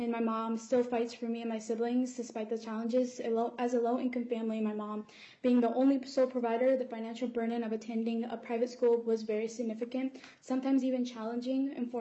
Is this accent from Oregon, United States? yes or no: no; Iowa, United States; I am from Iowa, and I'm a current first-generation college student studying international relations in law, politics, and society at Drake University.